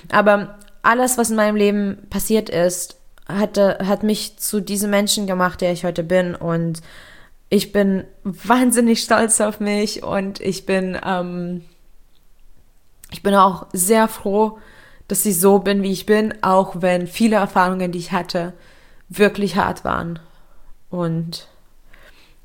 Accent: Lithuania; Ja, ich bin in Litauen geboren und aufgewachsen in einer recht strengen und konservativen Familie.

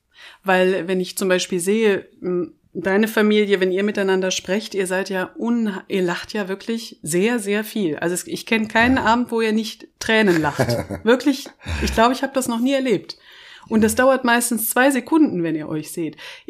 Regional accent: Germany; als Deutsche

